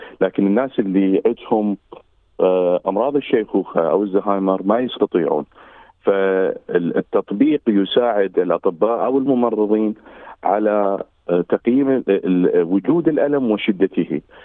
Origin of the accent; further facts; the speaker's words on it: Baghdad, Baghdad Governorate, Iraq; moved away as an adult; also born or lived in Jordan; now in Perth, Australia; جئت أنا من العراق، وصلت كلاجئ بسبب الظروف اللي كان يمر بها البلد في تلك الأثناء. أنا كنت طالب في كلية الطب الجامعة المستنصرية في بغداد، ناجح من الصف الثاني إلى الصف الثالث، وغادرت العراق